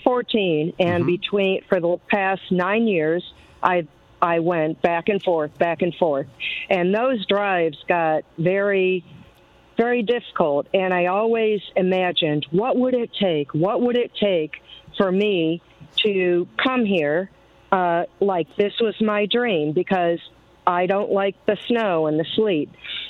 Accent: Ohio, United States; now in Florida, United States; I know that's not a popular thing down here in Florida, but so I was from Ohio.

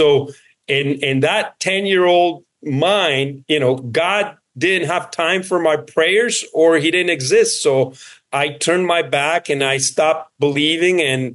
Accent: Colombia; now in United States; I'm originally from Colombia, and my mom moved to the U.S.

